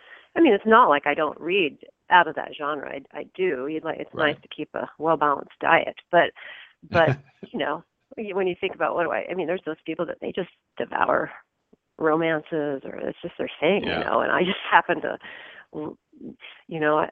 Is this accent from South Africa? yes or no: no; Kalispell, Montana, United States; In my hometown is, I live in the Flathead Valley, Kalispell, Whitefish area. And I was living in Kalispell